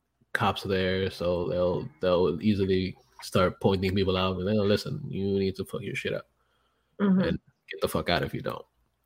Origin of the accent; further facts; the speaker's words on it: Bronx, New York, United States; I'm from the Bronx.